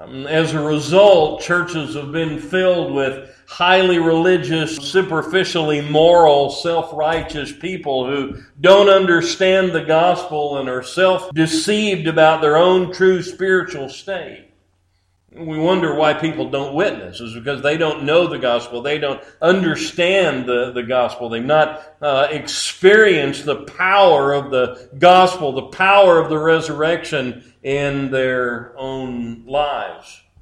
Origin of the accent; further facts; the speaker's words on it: United States; You know, most of us, we grew up in America where there was at least a widespread cultural Christianity, a kind of Christian consensus.